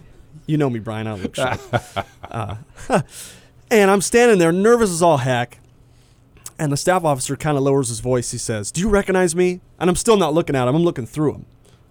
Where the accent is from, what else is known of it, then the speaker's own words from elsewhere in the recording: Hoopa, California, United States; I'm from Hoopa.